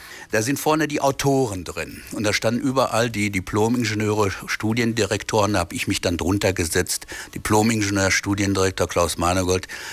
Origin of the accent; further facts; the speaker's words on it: Dortmund, North Rhine-Westphalia, Germany; born there; Als ich wieder nach Dortmund zurückkam, in meine Geburtsstadt